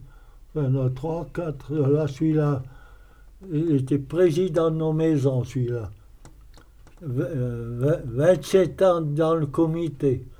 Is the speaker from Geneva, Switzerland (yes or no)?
no; Valais, Switzerland; Je suis valaisan, ouais.